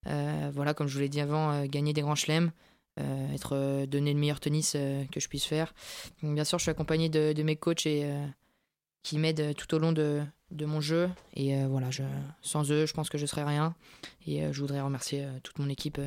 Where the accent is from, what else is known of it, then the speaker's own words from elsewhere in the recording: France; je suis français, j'ai joué une ou deux fois pour l'équipe de France